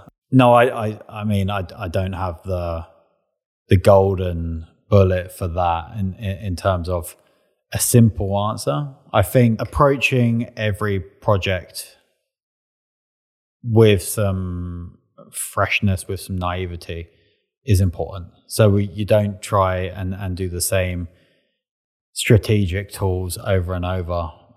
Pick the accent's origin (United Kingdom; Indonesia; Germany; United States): United Kingdom; but as a British man, I feel like I've always been a little bit closed off emotionally, a bit stiff upper lip